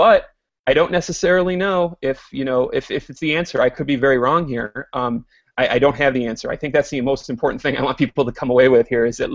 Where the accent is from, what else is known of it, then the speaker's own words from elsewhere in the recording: Detroit, Michigan, United States; I'm from Detroit.